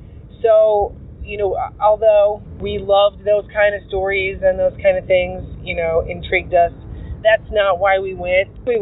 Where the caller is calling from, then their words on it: Colorado, United States; Hi, Derek. … I'm calling from Colorado.